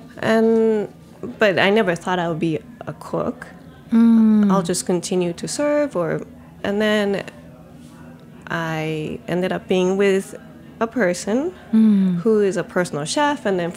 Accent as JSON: {"language": "English", "region": "Fukuoka", "country": "Japan", "said": "So I am from Fukuoka, Japan."}